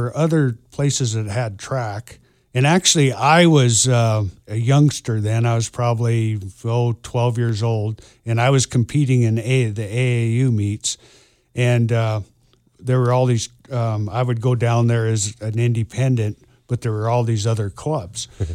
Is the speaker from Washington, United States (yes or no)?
no; Kalispell, Montana, United States; Yes, I am. I was born and raised here in Kalispell. I've lived here all my life, except when I went to the University of Montana, so I didn't go very far from home.